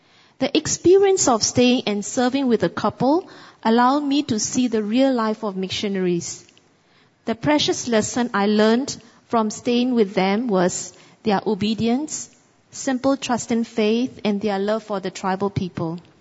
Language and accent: English; Myanmar; English is a second language; moved away as an adult; now in Singapore; By race, I'm from Karen tribe from Myanmar. I came to Singapore in 1998 after I got married to my husband, Tommy, who is from Singapore.